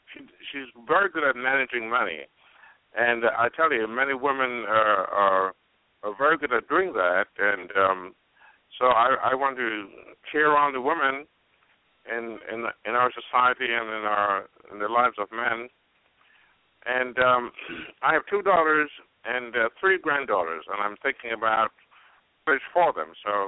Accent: Jamaica; moved away as an adult; now in New York, United States; I was born in Jamaica, West Indies. I went to high school there, and then I came to New York to study at the King's College right here in New York, did my bachelor's there, and then went on to do my master's at New York University.

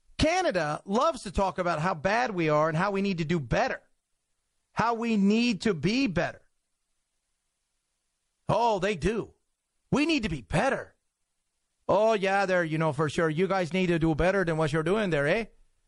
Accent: Ireland; accent: Irish; You don't love me. You love my Irish accent.

